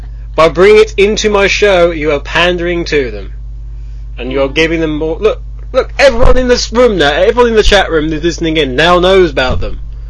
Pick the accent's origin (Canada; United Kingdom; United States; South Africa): United Kingdom; no love for us Brits. We're British, we don't get any love, we get hate.